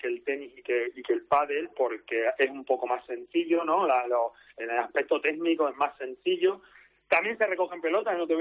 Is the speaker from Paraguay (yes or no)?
no; Muelas de Granadilla, Extremadura, Spain; now in Cáceres, Spain; se puede practicar el pickleball en Muelas de Granadilla, que bueno, es mi pueblo en este caso